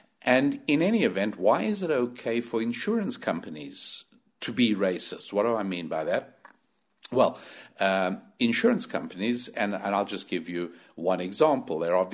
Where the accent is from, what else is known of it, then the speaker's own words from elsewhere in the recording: United States; A third thing is I'm an American.